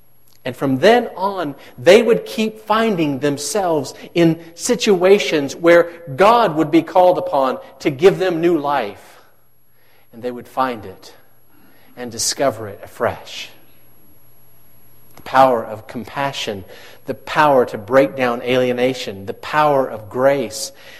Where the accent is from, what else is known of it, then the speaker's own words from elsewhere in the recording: Missouri, United States; I'm from Missouri, folks, and so, you know, maybe you've heard that Missouri is the show-me state.